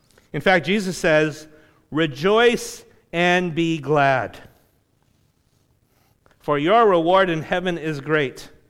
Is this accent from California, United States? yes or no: yes; Los Angeles, California, United States; And I was born in South Central LA, so what's up?